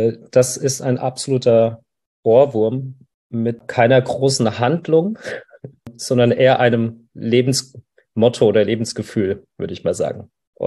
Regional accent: Frankfurt, Hesse, Germany; ich bin ja aus Frankfurt

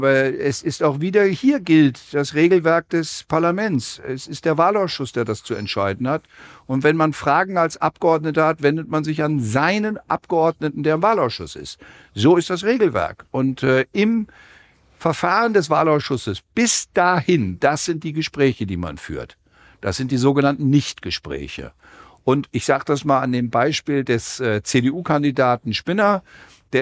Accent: Erfurt, Thuringia, Germany; Und als Erfurter muss ich ja sagen, das Bundesarbeitsgericht ist in Erfurt.

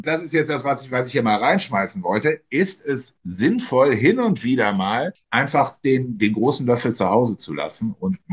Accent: Mönchengladbach, North Rhine-Westphalia, Germany; In Mönchengladbach, also in Reit, in dem Kaff, wo ich herkomme, gab es dann manchmal lange Filmnacht.

